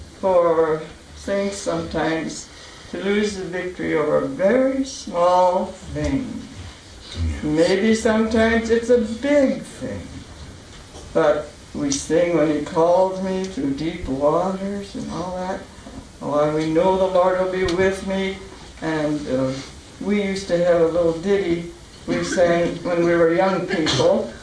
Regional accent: Michigan, United States; Now, she lived about a mile out of my hometown in Michigan.

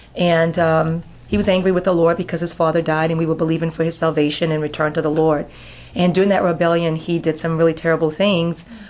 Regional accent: New Orleans, Louisiana, United States; also born or lived in New York; I lived in New York for 15 years. I grew up in New Orleans and grew up a Catholic and became born again in New York, an unlikely place.

